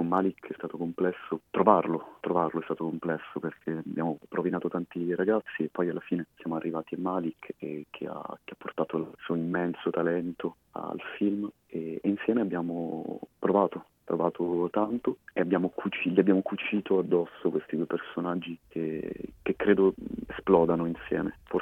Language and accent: Italian; Bari, Apulia, Italy; Io sono di Bari, io sono cresciuto a Bari